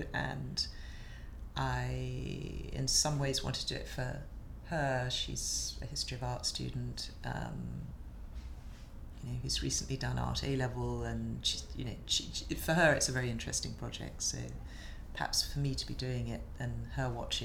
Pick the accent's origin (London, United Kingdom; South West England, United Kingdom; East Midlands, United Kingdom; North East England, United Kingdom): London, United Kingdom; My date of birth is 21/5/59 and I'm from Notting Hill in London.